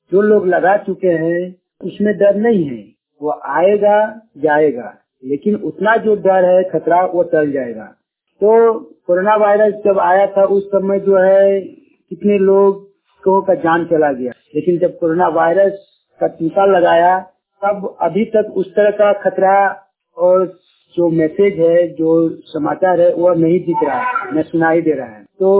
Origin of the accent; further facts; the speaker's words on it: Bokaro, Jharkhand, India; ग्राम कस्मा चट्टी जिला बोकारो राज झारखंड का निवासी हूँ।